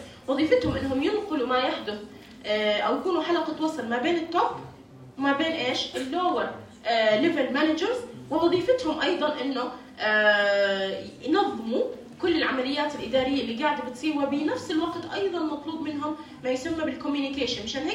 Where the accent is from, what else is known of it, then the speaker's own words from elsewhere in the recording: Jordan; شكل لنظام صحي معين عندنا بالأردن